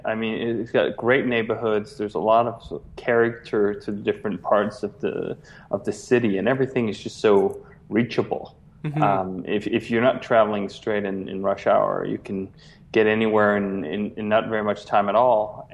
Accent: Copenhagen, Capital Region, Denmark; moved away as an adult; I grew up in Copenhagen, Denmark. So, I mean, there's about 1.2 million people or something there, which I guess is somewhat of a sizable city, certainly not Chicago, but it's a nice place as well. I enjoyed the 25 years that I spent there

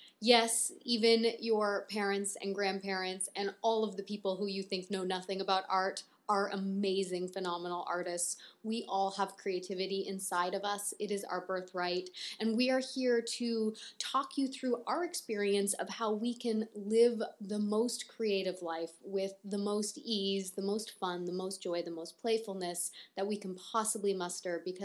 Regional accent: Canada; accent: Canadian; Is that my Canadian accent showing?

